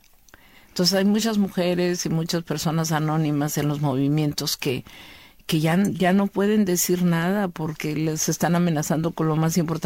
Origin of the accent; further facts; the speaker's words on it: Guerrero, Mexico; yo me quedé en mi tierra unos días, pero dije, bueno, ya parece ser que ya no va a haber problema, y yo regreso el 2 de enero de Guerrero a la ciudad